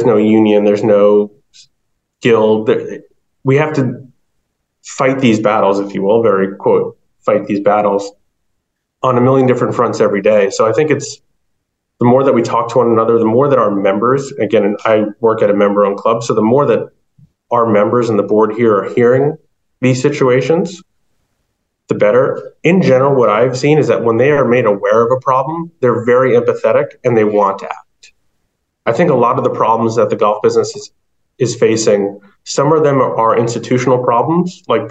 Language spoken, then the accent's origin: English; New Jersey, United States; like when I grew up in New Jersey